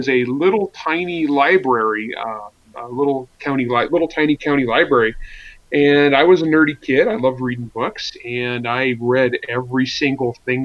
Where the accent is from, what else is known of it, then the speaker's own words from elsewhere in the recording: Italy; I grew up in Italy. It was a pretty rough place. We were, poor dairy farmers